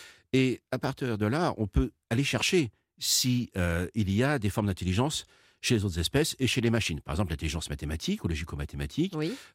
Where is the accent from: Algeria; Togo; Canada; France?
France